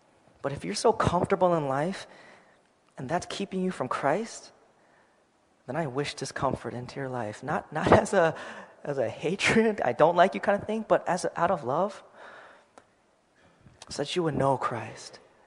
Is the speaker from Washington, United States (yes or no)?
yes; Seattle, Washington, United States; But I'm from Seattle, so God's still working in Seattle, praise the Lord.